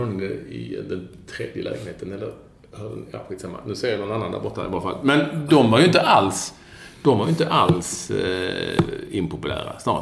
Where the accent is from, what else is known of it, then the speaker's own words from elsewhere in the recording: Sweden; även när vi är hemma i Sverige